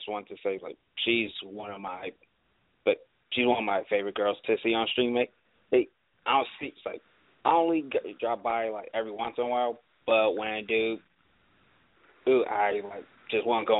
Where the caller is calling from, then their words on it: Georgia, United States; I'm calling from Georgia.